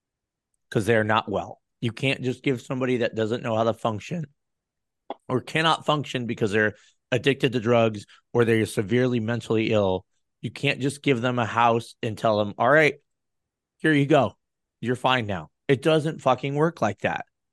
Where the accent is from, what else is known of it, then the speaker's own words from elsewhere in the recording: Denver, Colorado, United States; I'm from Colorado, and Denver is a fucking atrocious mess. I was just back there a couple days ago.